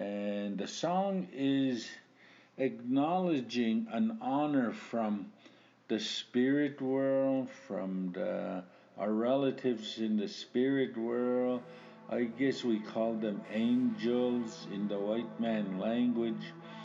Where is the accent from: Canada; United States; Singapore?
Canada; Alberta; I'm from the Piikani First Nation.